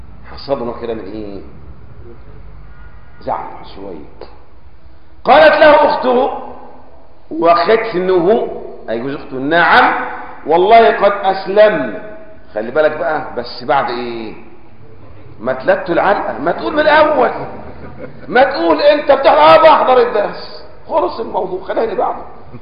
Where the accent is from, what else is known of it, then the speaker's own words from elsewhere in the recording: Egypt; زي ما بيقولوا احنا عندنا في مصر